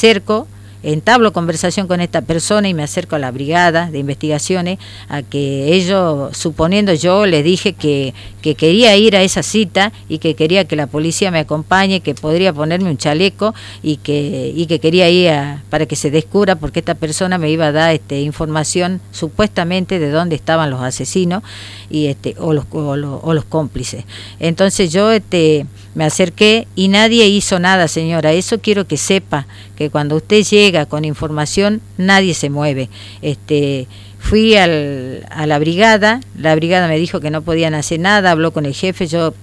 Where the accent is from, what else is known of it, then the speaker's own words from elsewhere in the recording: Orán, Salta, Argentina; nosotros somos de Orán, uh-huh. Nativos de Orán, los padres, y bueno, mi hijo había nacido en Aguaray, yo tengo casa en Aguaray